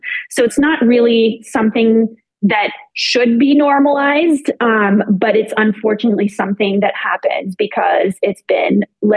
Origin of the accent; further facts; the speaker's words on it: New Brunswick, Canada; now in Montreal, Canada; I'm originally from New Brunswick, so I'm Acadian, and that's where I was placed into foster care.